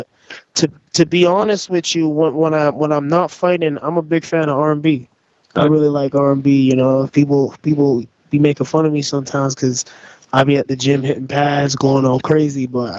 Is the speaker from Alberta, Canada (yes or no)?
yes; Alberta, Canada; in the city I'm from, I'm from Alberta